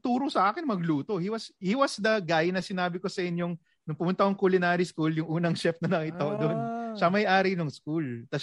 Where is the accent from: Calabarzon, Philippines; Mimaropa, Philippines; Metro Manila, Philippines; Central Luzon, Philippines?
Metro Manila, Philippines; Quezon City; QC pa rin yun, pero malayo sa akin. Laking Commonwealth ako eh.